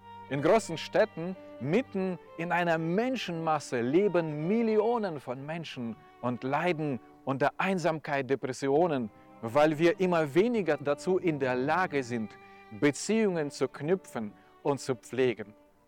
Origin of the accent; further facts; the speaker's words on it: Kazakhstan; Gerne denke ich an viele Erlebnisse aus meiner Kindheit in Kasachstan zurück, dem Land, in dem ich aufgewachsen bin.